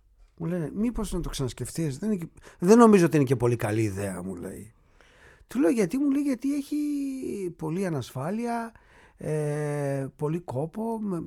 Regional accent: Veria, Central Macedonia, Greece; moved away as an adult; γεννήθηκα και μεγάλωσα στη Βέρεια, έφυγα όταν ήμουν 18 χρονών.

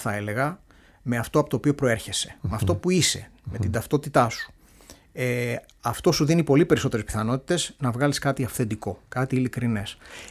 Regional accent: Greece; ήξερε ότι εγώ είμαι από την Ελλάδα, τα είχαμε κουβεντιάσει αυτά

